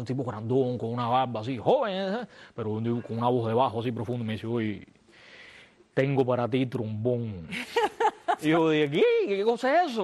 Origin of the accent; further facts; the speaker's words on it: Santa Clara, Villa Clara, Cuba; O sea, era, yo hablaba el español, pero no sabía ni leer ni escribir. Y tenía que empezar 5º grado, además. Había terminado tercero, yo soy de Santa Clara.